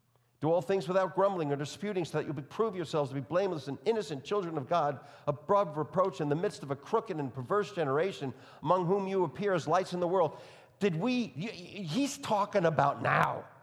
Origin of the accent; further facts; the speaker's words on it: New York, United States; accent: New York; You know, my New York accent is mostly gone, except when I speak really quickly. Then it just pops back in.